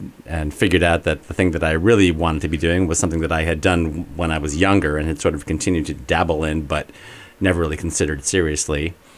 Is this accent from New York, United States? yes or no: yes; Rochester, New York, United States; I'm actually from Rochester, New York, originally.